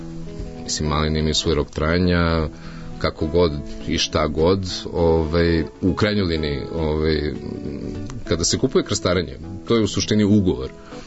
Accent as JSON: {"language": "Serbian", "region": "Belgrade", "country": "Serbia", "said": "ja sam kao iz Beograda, šta, imao sam 21, nepuno 21 godinu"}